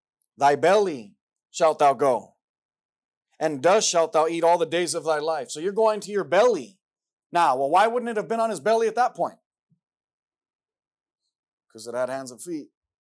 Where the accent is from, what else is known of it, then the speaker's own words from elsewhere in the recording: United States; And as an American, it just frustrates me to know that this is what's going to happen